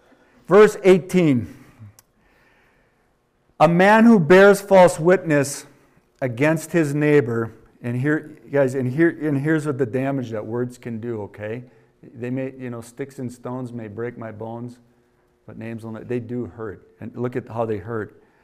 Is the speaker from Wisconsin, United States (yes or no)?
yes; Wisconsin, United States; accent: Wisconsin; They wanted me to say soda in my Wisconsin accent.